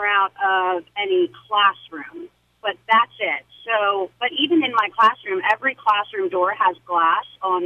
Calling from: Felton, United States; I'm from Felton.

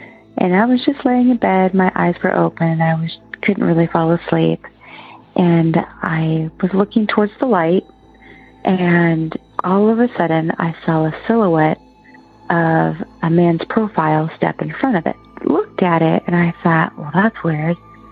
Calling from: Oregon, United States; I'm calling from Oregon.

